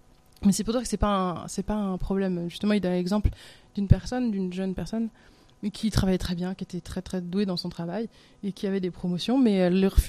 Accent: France; en tant que Français, on a une vue sur l'échec qui est pas géniale.

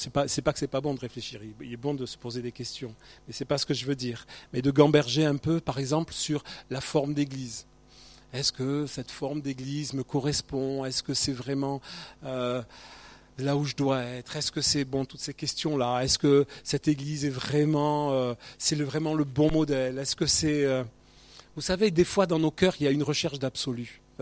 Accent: Corsica, France; now in Toulouse, France; on n'est pas Toulousains, nous, on est du sud-est, on est de la Corse. On n'a pas envie de quitter une si belle région.

